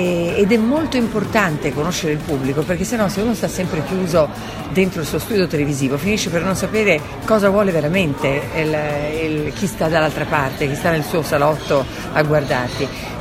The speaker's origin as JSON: {"language": "Italian", "town": "Udine", "region": "Friuli-Venezia Giulia", "country": "Italy", "tie": "born or raised there", "also_born_or_lived": "Sulmona", "said": "io sono nata a Sulmona, però in realtà io sono cresciuta qui vicino, sono cresciuta a Udine. E quindi diciamo che un po' l'imprinting del Friuli è quello che ha creato la persona che sono."}